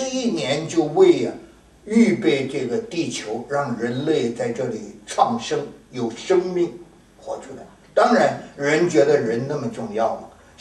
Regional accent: China; 我们中国人是从北京的猴子变的

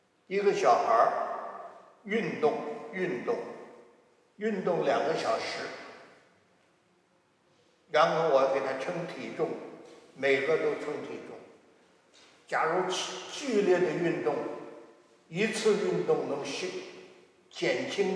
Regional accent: Tangshan, Hebei, China; 我家乡在唐山，我家乡离唐山15里路。我那个地方叫韦庄子，韦庄子隔壁2里路有一个庄子叫边个寨

